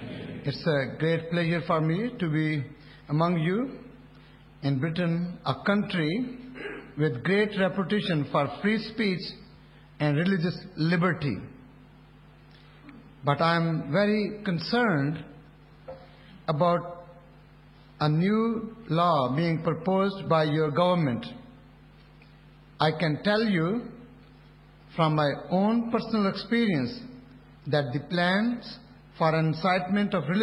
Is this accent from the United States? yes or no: no; Pakistan; I was born in Pakistan in 1951. My parents were Christian. I grew up in Pakistan, a country which is predominantly Muslim, whose culture is Islamic.